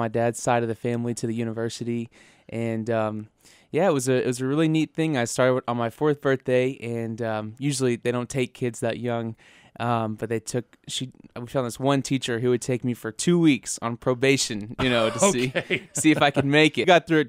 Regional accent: Fort Worth, Texas, United States; now in Campbell, United States; Sure. Well, I'm from Fort Worth, Texas, and but I'm based here in Campbell.

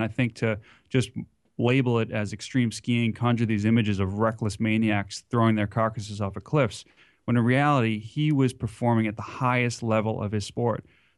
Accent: Arlington, Massachusetts, United States; he grew up in Bedford, I grew up in Arlington, Massachusetts, which was about 20 miles away.

